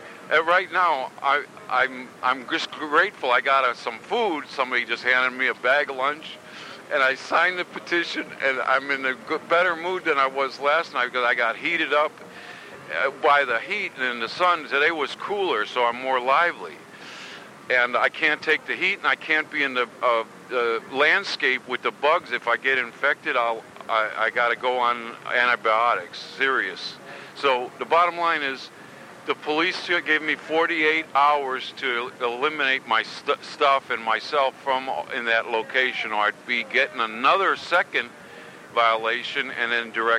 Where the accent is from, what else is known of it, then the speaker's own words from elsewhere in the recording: Chicago, Illinois, United States; moved away as an adult; now in Santa Cruz, United States; I've been in this town since 89. I'm from South Chicago. I'm 52 years old. I'm a white male, and I have nothing to hide.